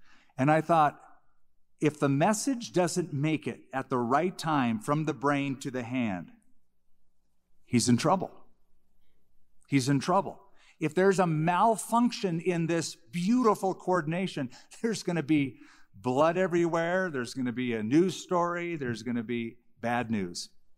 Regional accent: California, United States; Years ago, I'm from California, and we would go to Venice Beach.

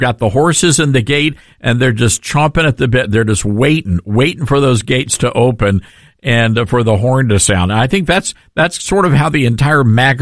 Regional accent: Southern United States, United States; I live in the South. I'm from the South, and a lot of our sons, a lot of the sons of the South have gone into the military

